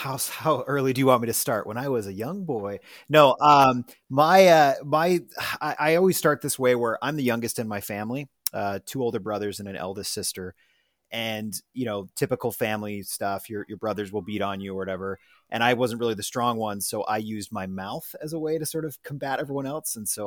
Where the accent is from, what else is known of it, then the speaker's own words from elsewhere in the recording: Utah, United States; I'm from the United States. Utah specifically is where I came before my MBA